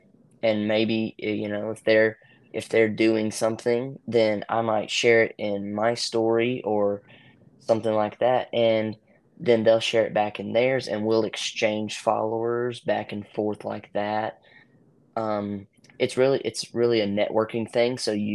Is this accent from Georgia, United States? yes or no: yes; Concord, Georgia, United States; my one town over from my hometown, which is Concord, Georgia, it's a really small really small town.